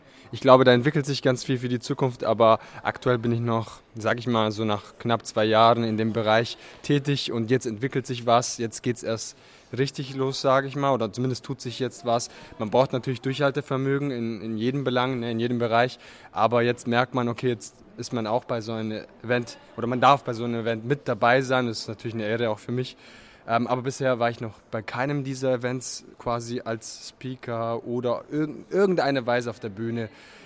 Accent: Germany; Du kommst ja aus dem Norden Ostdeutschland, ich komme aus dem Süden

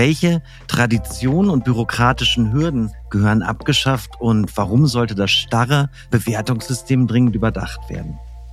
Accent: Bremen, Germany; moved away as an adult; Ich komme ja aus Bremen so und bin während zu meinem Studium 1996 nach Bayern gegangen.

